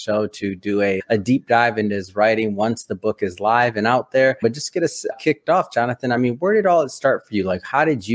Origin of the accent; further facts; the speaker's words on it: Detroit, Michigan, United States; Like that's how I grew up in Michigan. You know, Detroit, so big car background and car fan.